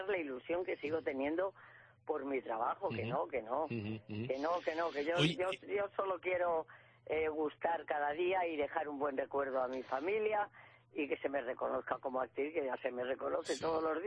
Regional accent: Valladolid, Castile and León, Spain; soy de Valladolid, soy castellana

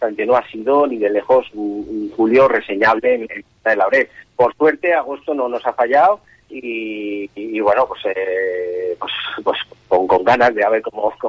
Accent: La Rioja, Spain; recoge en un formato de festival la esencia de lo que nos representa como riojanos

